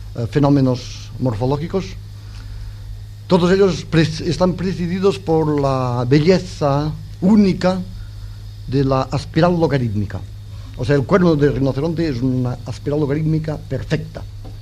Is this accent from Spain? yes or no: yes; Catalonia, Spain; porque yo soy catalán y por lo tanto paranoico